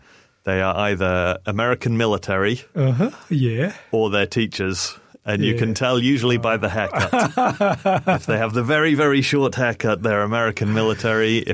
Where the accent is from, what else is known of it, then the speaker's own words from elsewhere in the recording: England, United Kingdom; now in New Zealand; I'm originally from England. Mm-hmm. And my family emigrated to New Zealand probably 25 years ago.